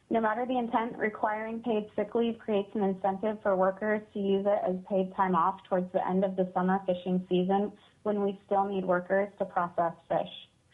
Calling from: Anchorage, Alaska, United States; I live in Petersburg, Alaska, and I'm calling in from Anchorage today.

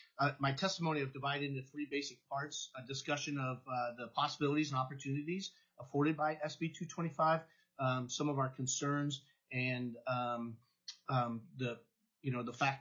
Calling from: Eagle River, Alaska, United States; I currently serve as president of NEA Alaska, and I'm testifying from Eagle River.

